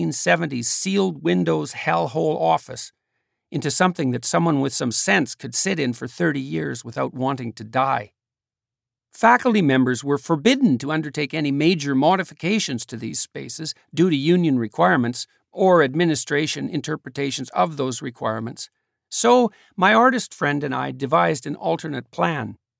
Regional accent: Western Canada, Canada; reminiscent of where I grew up in Western Canada.

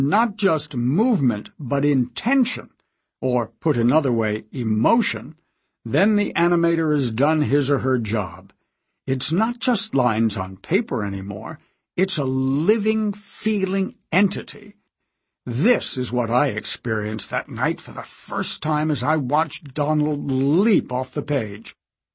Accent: Utah, United States; Growing up in Utah in a tight-knit Mormon community, my four younger brothers and sisters and I felt that anything was possible.

